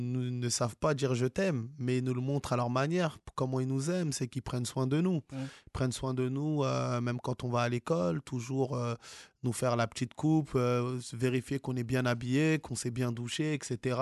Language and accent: French; France; Pourtant, je suis né en France, hein, j'ai grandi ici.